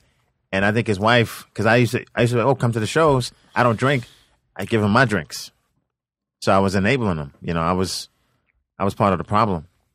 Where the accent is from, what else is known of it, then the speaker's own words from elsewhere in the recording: Brooklyn, New York, United States; No, I grew up in Brooklyn, in Coney Island.